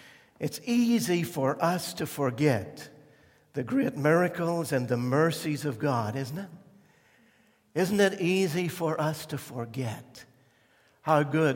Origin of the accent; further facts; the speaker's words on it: Ireland; because of my background and growing up in Ireland and seeing a lot of violence and all kinds of things there.